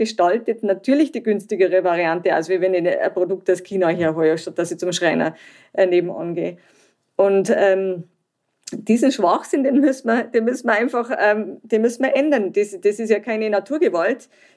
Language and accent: German; Germany; Am Anfang habe ich geglaubt, ich komme aus Deutschland, ich muss perfekten Technologien bringen